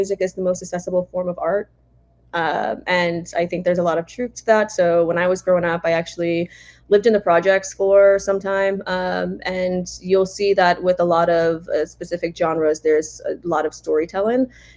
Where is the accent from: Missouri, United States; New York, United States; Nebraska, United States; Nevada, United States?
New York, United States; New York City; born there; I was born in New York City, and my mother was a teacher, actually.